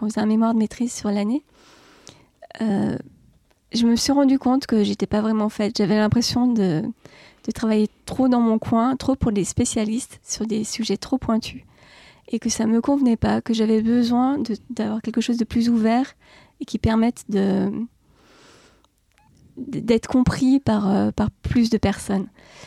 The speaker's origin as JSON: {"language": "French", "town": "Saint-Étienne", "region": "Auvergne-Rhône-Alpes", "country": "France", "said": "Je suis originaire de Saint-Étienne, d'un milieu quand même relativement simple."}